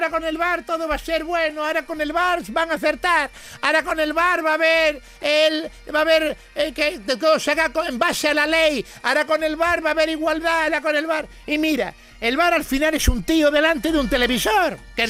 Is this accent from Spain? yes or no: yes; Ferrol, Galicia, Spain; Era de mi tierra, vivía 3 calles más abajo, era una manzana más abajo que la mía.